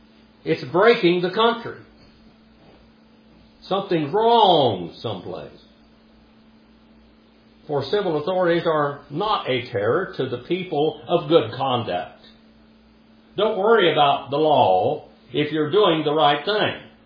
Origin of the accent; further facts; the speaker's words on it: United States; But me as an American Indian, I am an American. And my country is very important to me.